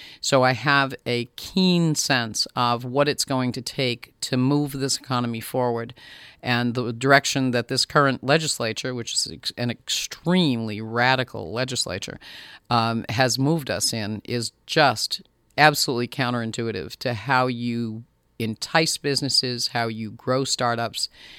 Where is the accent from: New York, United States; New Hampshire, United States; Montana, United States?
New Hampshire, United States; Berlin; I originally from Berlin, New Hampshire, born and brought up in the North Country, and lived here all my life and have enjoyed every minute of that. Come from a factory town and a factory family.